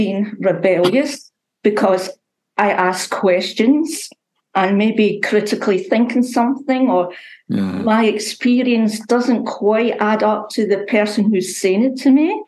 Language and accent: English; Scotland, United Kingdom; I came from totally unchurched, and people thought I ought to know. I mean, I grew up outside Glasgow